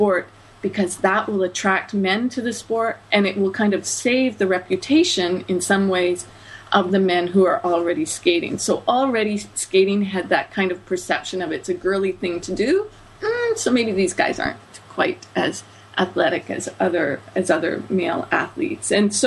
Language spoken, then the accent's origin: English; Canada; my own perspective as a Canadian